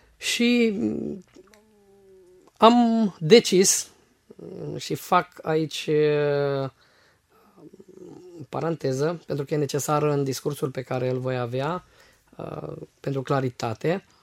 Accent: Făget, Timiș County, Romania; now in Constanța, Romania; originari suntem din Banat. Am avut o etapă a vieții noastre pe care nu o preconizam atunci când ne mutaserăm de la Făget la Timișoara.

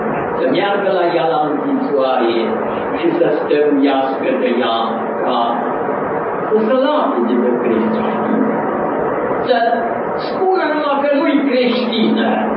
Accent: Tuiteaz, Romania; În satul unde eu am crescut, la Tuiteaz, era un bogătaș în sat.

